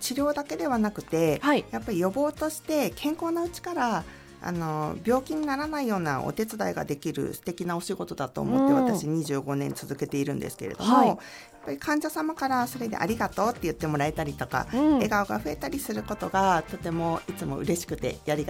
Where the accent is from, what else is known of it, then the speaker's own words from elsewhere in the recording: Asahikawa, Hokkaido, Japan; はい、私は旭川の出身なんですけども